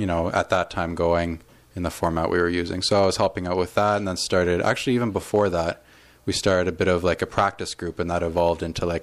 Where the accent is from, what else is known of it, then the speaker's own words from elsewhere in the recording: West Coast, United States; Yeah, well, I was from the West Coast, you know.